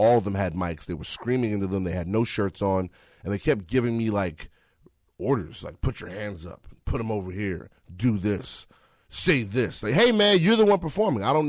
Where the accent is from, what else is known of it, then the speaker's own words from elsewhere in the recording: New York, United States; Yeah, I grew up in New York, but I came here for the summers.